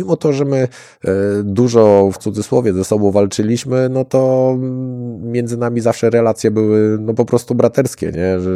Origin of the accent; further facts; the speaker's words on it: Lubaczów, Subcarpathian Voivodeship, Poland; trenując za dzieciaka karate tradycyjne w Lubaczowie, w małym miasteczku, gdzie nie było w sumie innych sportów walki